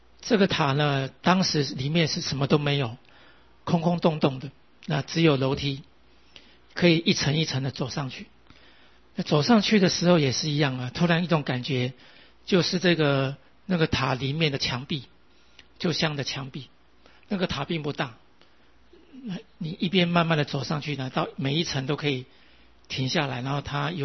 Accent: Taiwan; 实际上我们这一生都是在台湾出生长大的，根本对那里的状况呢完全没有真正实际的经验呢。

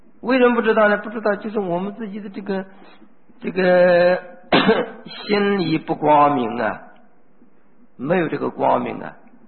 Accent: China; 我们这家人呢，我们中国人东方人呢，这个大多数是啊黄色的

